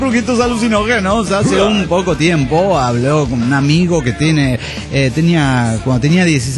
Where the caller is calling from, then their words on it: Tuxtla Gutiérrez, Chiapas, Mexico; de Tuxtla Gutiérrez, Chiapas.